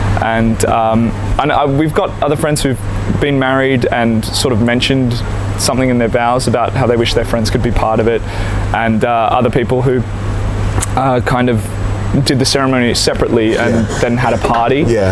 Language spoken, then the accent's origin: English; Sydney, New South Wales, Australia; Yeah, that's right. That's my hometown.